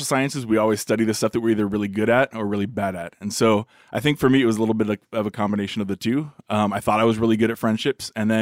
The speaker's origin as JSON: {"language": "English", "region": "California", "country": "United States", "tie": "born or raised there", "said": "Well, you know, growing up in California."}